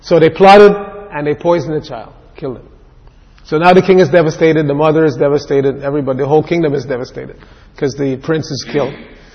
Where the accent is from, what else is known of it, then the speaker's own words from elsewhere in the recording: New York, United States; I grew up in New York, and you see all these guys in the morning, they dress in a suit and tie and an overcoat, and they're walking the dog.